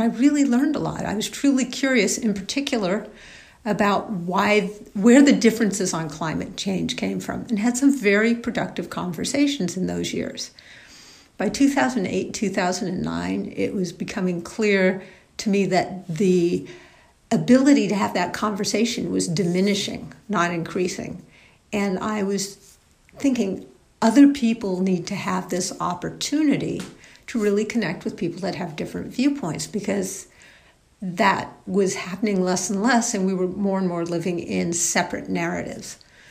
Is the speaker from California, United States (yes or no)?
yes; Berkeley, California, United States; born there; by 2005, 2004, I live in Berkeley. I was born in Berkeley.